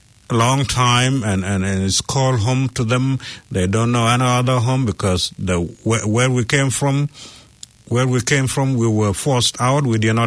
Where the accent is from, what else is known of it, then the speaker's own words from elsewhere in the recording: New Zealand; I'm not a refugee. I'm a New Zealander.